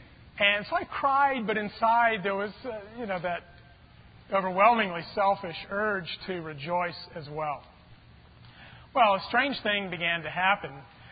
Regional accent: El Paso, Texas, United States; Now, you know, we grew up in El Paso. El Paso is that city, you know, way out west, 800 miles basically from here, amazingly enough.

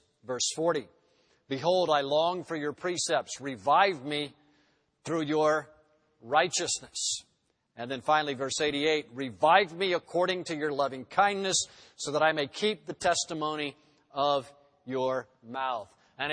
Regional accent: Ocala, Florida, United States; also born or lived in Jackson, Mississippi / Melbourne, Florida; I'm from Ocala, Florida, grew up there. But my wife and I, we were in Reformed Seminary in Jackson, Mississippi, or as I call it, RTS Classic. I came out of there in 1982. I was 24 years old

